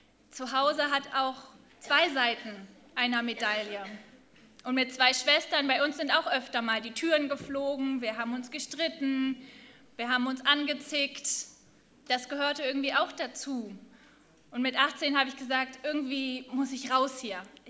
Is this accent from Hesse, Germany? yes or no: no; Hamburg, Germany; born there; ich bin in Hamburg geboren, aber studiere gerade in Friedensau.